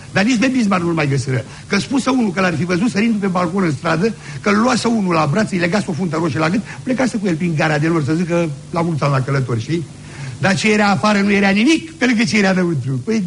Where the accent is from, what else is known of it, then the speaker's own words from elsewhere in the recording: Băilești, Dolj, Romania; Bă, zic, eu nu sunt de aici. De ce, de unde ești? Bă, zic, la Băilești.